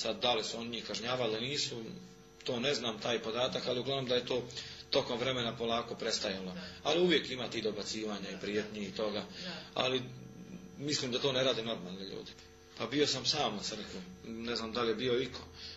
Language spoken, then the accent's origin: Serbian; Tuzla, Federation of Bosnia and Herzegovina, Bosnia & Herzegovina; also born or lived in Dalmatia; Rodom sam iz Tuzle, bogoslovio, završio s Sremskim Karlovcima